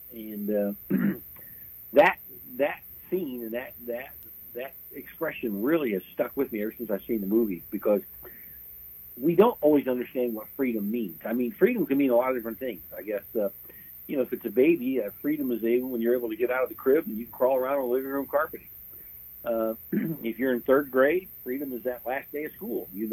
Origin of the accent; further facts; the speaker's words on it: Indiana, United States; I grew up in Indiana. I'm still to this day an IU basketball fan.